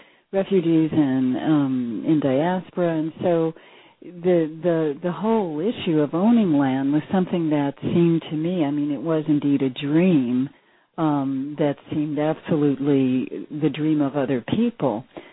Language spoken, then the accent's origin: English; New York City, New York, United States; It's an interesting thing for me, because I came from New York City, and the idea of owning anything, but, you know, your jeans and your shoes